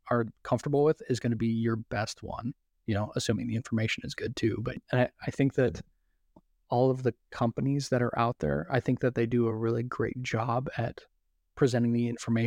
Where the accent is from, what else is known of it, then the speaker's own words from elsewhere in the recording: South Dakota, United States; It's really interesting because, so while I grew up in South Dakota, my wife grew up in Long Island.